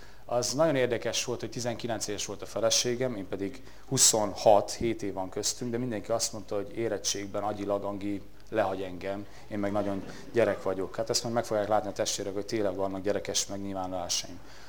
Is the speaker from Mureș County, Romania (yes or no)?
no; Sâniob, Bihor, Romania; also born or lived in Oradea; 34 éves vagyok, 1980-ban születtem Nagyváradon, falu nevelkedtem Szentjóban, majd később Székédon.